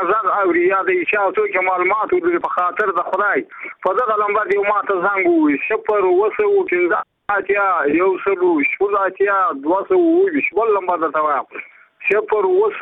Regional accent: Badghis, Afghanistan; زه په خپل د بادغیس ولایت یم.

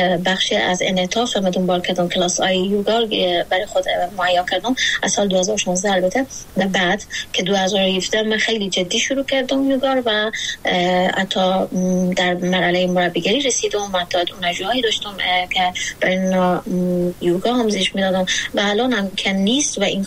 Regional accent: Afghanistan

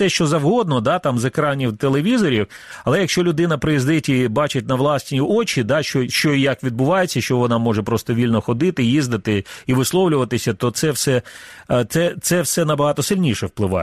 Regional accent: Crimea, Ukraine; між материковою Україною, як ми кримчани кажемо

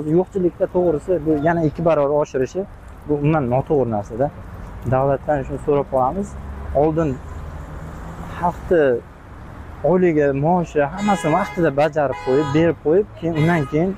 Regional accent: Qashqadaryo Region, Uzbekistan; Biz o'zim Qashqadaryodanman.

